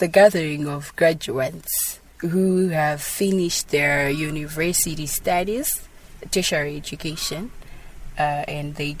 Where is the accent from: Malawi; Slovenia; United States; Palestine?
Malawi; Zomba, Southern Region; I am from Zomba. I stay in Zomba